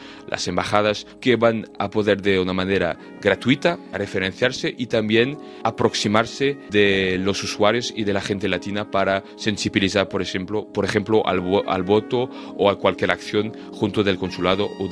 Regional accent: France; Spanish is a second language; Yo soy francés y parte del equipo está en Francia.

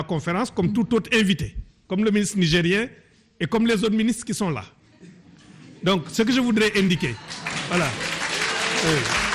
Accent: Senegal; Moi, je suis Sénégalais comme vous. Je suis fier d'être Sénégalais.

